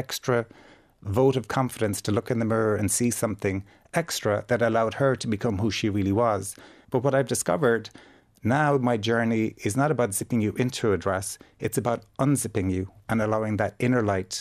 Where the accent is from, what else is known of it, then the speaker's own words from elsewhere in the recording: Ballyheigue, County Kerry, Ireland; as that little boy growing up in Ballyhaig, thinking I was the only gay man in the world, first of all.